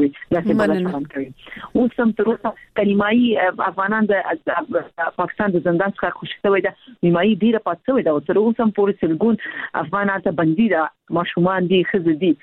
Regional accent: Afghanistan; خو موږ افغان یو موږ مسلمان یو

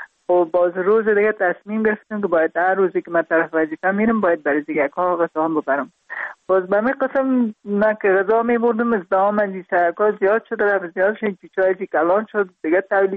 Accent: Parwan, Afghanistan; also born or lived in Kabul; البته در خود شهر کابل به دنیا آمدیم، من از پروان هستم.

